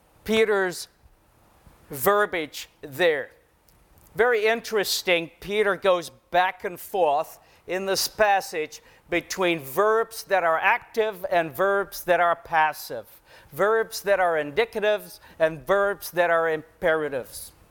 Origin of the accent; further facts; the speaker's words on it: South Africa; now in United States; I said to the lady, I'm here from South Africa, and I would like to apply for a driver's license.